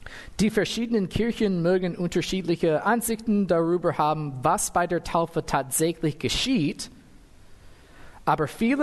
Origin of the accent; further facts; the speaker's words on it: United States; also ich bin Amerikaner, das ist meine Heimat.